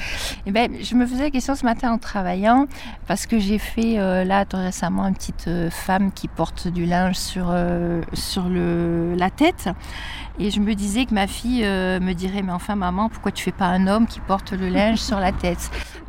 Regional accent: Marseille, Provence-Alpes-Côte d'Azur, France; moved away; Donc on est marseillais d'origine, hein. J'ai perdu l'accent, je sais, mais voilà. Et je suis venue m'installer dans le Die Wa en 86

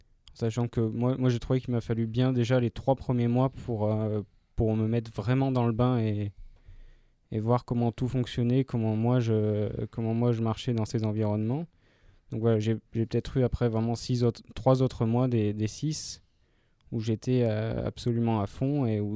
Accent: France; Oui, moi, je suis né dans le Diwa, j'ai grandi dans le Diwa.

